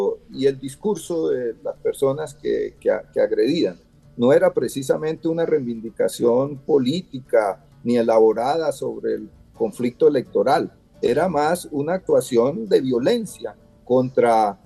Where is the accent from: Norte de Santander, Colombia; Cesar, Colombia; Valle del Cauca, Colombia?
Norte de Santander, Colombia; Cúcuta; lo digo ya como ciudadano de la frontera, yo soy cucuteño